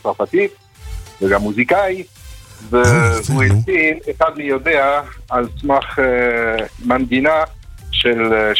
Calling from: Jerusalem, Jerusalem District, Israel; אני מדבר מירושלים.

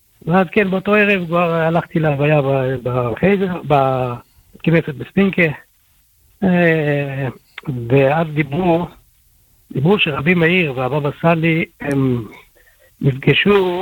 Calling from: Bnei Brak, Tel Aviv District, Israel; אני מבני ברק.

